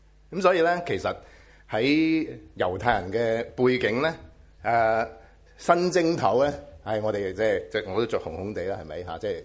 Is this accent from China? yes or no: yes; China; 我哋中国人会唔会讲年初几快乐咁样噶？